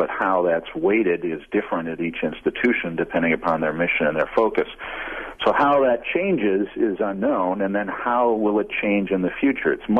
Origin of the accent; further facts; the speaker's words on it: Wisconsin, United States; moved away as an adult; I came out of the University of Wisconsin system. I grew up in Wisconsin.